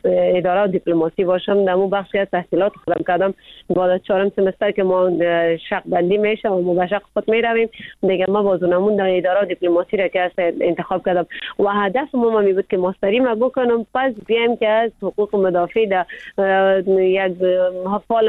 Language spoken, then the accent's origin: Persian; Afghanistan; چون ما خود ما افغان هستیم